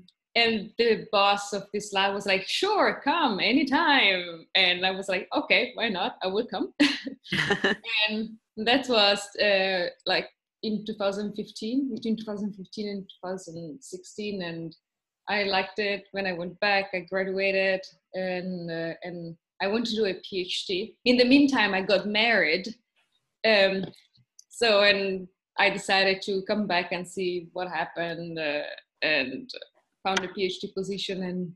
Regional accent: Italy; English is a second language; I'm from Italy, so Trieste is a town in the northeast.

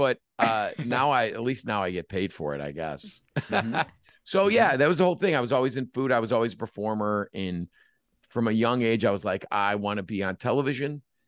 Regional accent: Chicago, Illinois, United States; now in River Forest, United States; I'm born and raised in Chicago and born on the Northwest Side, lived in the Galewood neighborhood till I was about 11. Then we moved to River Forest. And that's where I still live, in River Forest.

